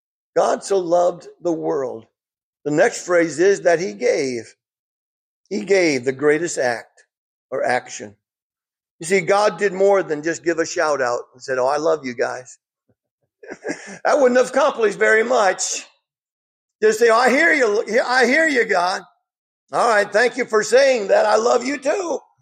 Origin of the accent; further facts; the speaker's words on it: Michigan, United States; When I was at Harding University in Searcy, Arkansas, I was from Michigan. We didn't say y'all.